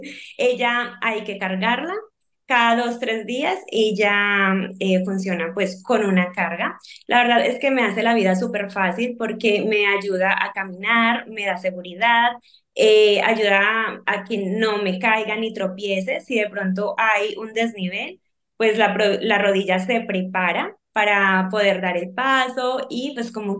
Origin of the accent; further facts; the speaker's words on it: Colombia; now in Spain; soy colombiana, llevo 8 años viviendo en España